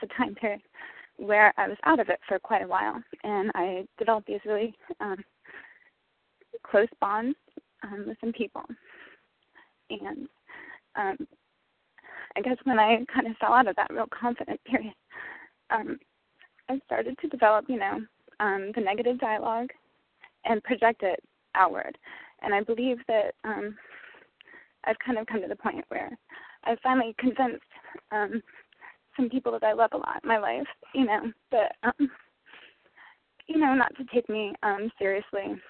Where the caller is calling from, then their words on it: Florida, United States; I'm calling from Florida.